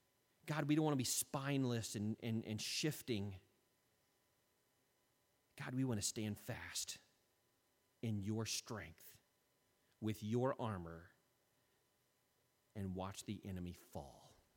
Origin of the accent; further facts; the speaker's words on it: United States; I'm American, not Russian.